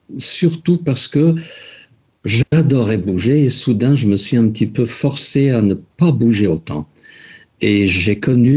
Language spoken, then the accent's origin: French; Luxembourg; also born or lived in Paris, France; J'ai grandi au Luxembourg, oui. Je ne suis pas typiquement luxembourgeois, je suis de père parisien et de mère luxembourgeoise et j'ai beaucoup vécu et travaillé à Paris.